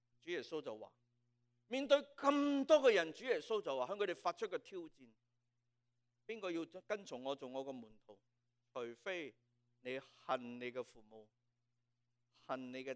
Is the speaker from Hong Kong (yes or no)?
yes; Hong Kong; 我们香港人说爱到他窿啊